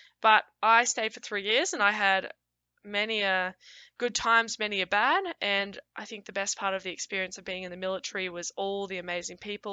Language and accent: English; Coleraine, Victoria, Australia; I grew up in Australia. I'm Australian, and I grew up in the state of Victoria, on a farm near this town called Coleraine in Western Victoria. I spent my whole life there. I didn't move around that much growing up at all.